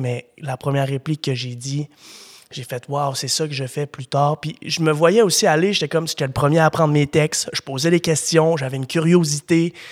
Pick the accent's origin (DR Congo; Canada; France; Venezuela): Canada; Quebec; also born or lived in Abitibi / Lévis; now in Montreal, Canada; Je viens de la Beauce, puis oui. J'ai déménagé dans... J'ai fait plusieurs villes, j'ai fait l'Abitibi, j'ai fait Québec, j'ai fait Lévis. Maintenant, je suis à Montréal.